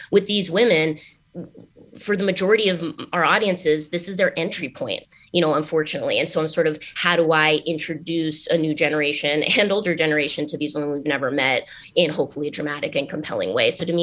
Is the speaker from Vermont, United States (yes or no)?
yes; Vermont, United States; Like, I'm from Vermont.